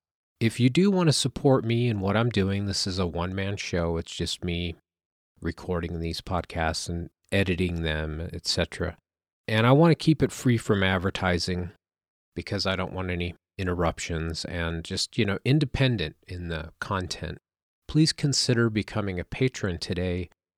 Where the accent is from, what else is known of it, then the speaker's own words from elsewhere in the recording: Sedona, Arizona, United States; it would be my pleasure to show you around my hometown and introduce you to this spectacular and mysterious Sedona.